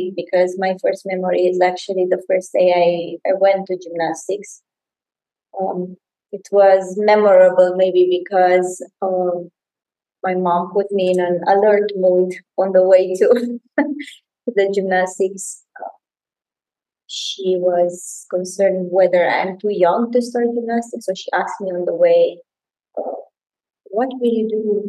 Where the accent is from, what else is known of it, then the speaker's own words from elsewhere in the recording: Sibiu, Sibiu County, Romania; I come from Sibiu. That's the center of the country, a very beautiful place to visit.